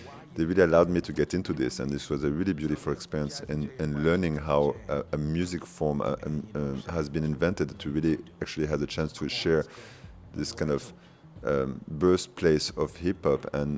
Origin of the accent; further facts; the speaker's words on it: Paris, Île-de-France, France; English is a second language; I'm come from Paris in a kind of a bourgeois city in a 18th arrondissement in Montmartre. So my background is very kind of a classic French, Parisian